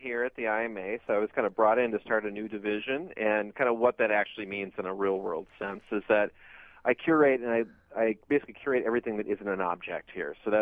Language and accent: English; Minnesota, United States; moved away; So, yeah, I'm originally from Minnesota, and I'm recently moved here. So we came here last March.